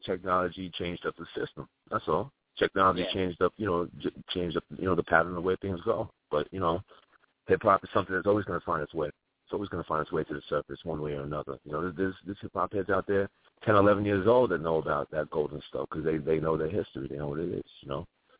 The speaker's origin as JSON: {"language": "English", "town": "Long Island", "region": "New York", "country": "United States", "said": "I'm from Long Island, you know what I'm saying? I did a little time in the service in the military"}